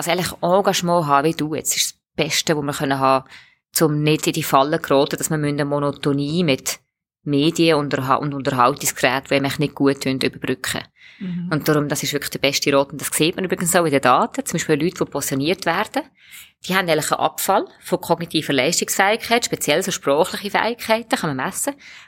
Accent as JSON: {"language": "German", "country": "Switzerland"}